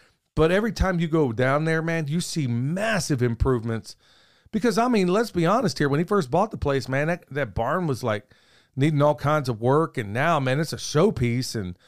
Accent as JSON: {"language": "English", "region": "Oklahoma", "country": "United States", "tie": "born or raised there", "said": "where I grew up in Oklahoma, you know, the white people thought you were black and the black people didn't think you were black enough if you spoke well."}